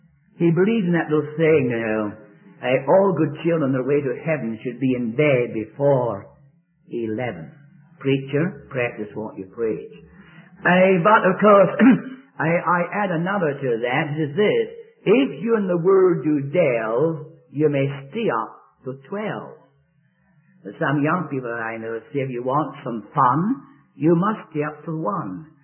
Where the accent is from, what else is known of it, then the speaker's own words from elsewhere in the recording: Scotland, United Kingdom; even though I'm a Scotsman.